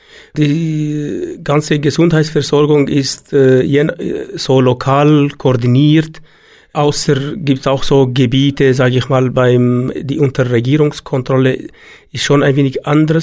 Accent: Syria; Aber wenn jetzt Assad weggeht, die größte Frage, die uns alle auch als Syrer, dass wir Sorge haben, ja, wer kommt dann?

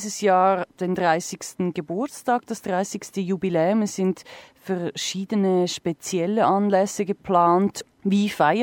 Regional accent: Bern, Switzerland; Also bei uns in Bern ist die Lärmproblematik im Moment ist sehr brennend, ist ein heißes Diskussionsthema.

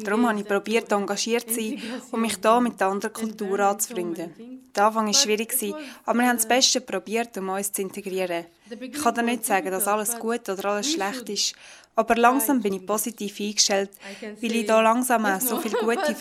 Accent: Yemen; now in Switzerland; in der Schweiz ist mega klein. Es gibt etwa nur 300 Jemen, die in der Schweiz leben. Ich vermisse meine Heimat sehr. Wenn wir keinen Krieg hätten, dann würde ich meine Familie sofort besuchen.

